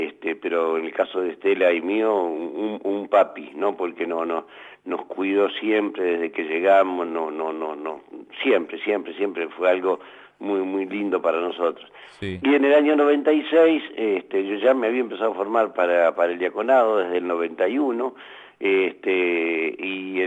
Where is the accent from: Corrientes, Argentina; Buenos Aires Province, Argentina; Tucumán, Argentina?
Buenos Aires Province, Argentina; Lomas de Zamora; born there; yo nací en Lomas de Zamora.